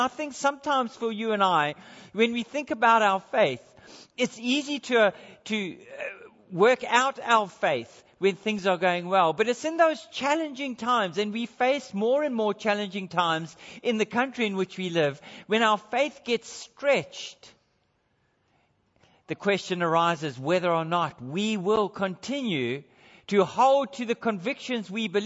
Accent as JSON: {"language": "English", "country": "South Africa", "tie": "born or raised there", "said": "And one of the problems in growing up in South Africa is sometimes when you look at a lion and it looks like a big pussycat"}